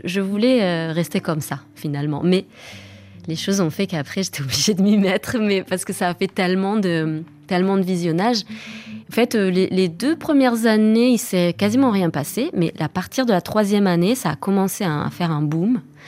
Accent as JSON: {"language": "French", "town": "Barcelona", "region": "Catalonia", "country": "Spain", "tie": "born or raised there", "first_language": "Catalan", "second_language": "French", "said": "J'ai grandi en Catalogne, à Barcelone, et donc en fait dans une famille catalanophone."}